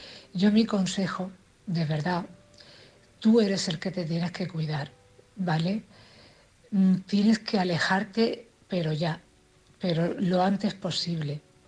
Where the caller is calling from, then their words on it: Cartagena, Region of Murcia, Spain; de Cartagena.